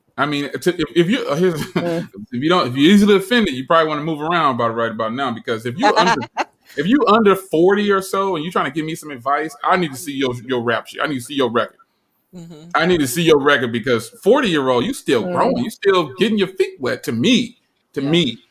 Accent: East Coast, United States; It might be because I'm from the East Coast and we don't hold nothing back.

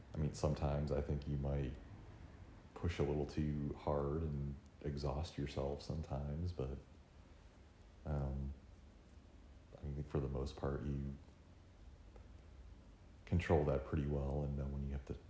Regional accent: Ohio, United States; born or raised there; now in Texas, United States

